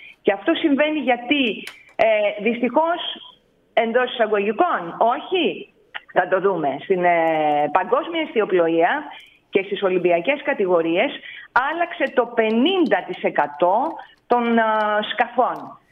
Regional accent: Greece; Δυστυχώς ξεκινάμε και εδώ ως Έλληνες από την αρχή με τη μεικτή αυτή κατηγορία.

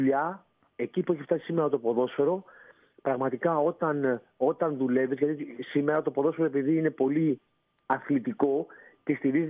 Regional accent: Greece; εμείς οι Έλληνες

